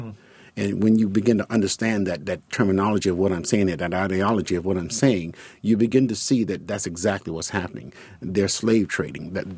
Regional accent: New York City, New York, United States; I was born and raised in New York City.

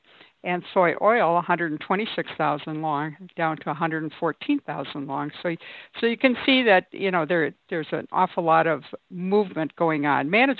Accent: Wisconsin, United States; I always follow Lake Michigan, okay, and see how much Lake Michigan freezes, because I was from Wisconsin, right?

